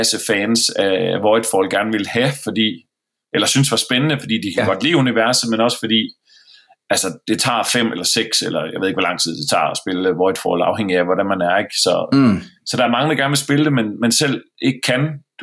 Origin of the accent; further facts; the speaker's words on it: Jutland, Denmark; Jeg er jyde, ikke?